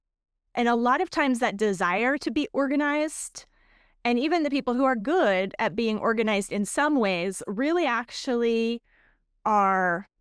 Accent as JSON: {"language": "English", "town": "Kennewick", "region": "Washington", "country": "United States", "tie": "born or raised there", "moved": "as an adult", "lives_now": "Moscow, United States", "said": "I grew up in Kennewick, and we raised our kids in Kennewick, Washington. It's in eastern part of the state."}